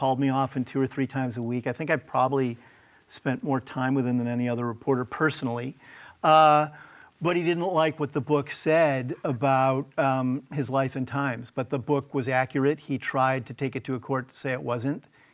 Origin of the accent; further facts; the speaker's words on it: Midwest, United States; I'm a kid from the Midwest.